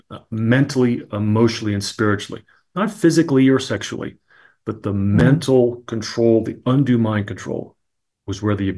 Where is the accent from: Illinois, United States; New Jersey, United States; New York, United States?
New Jersey, United States; So I grew up in New Jersey and I had friends who were in the buildings and got out on 9/11.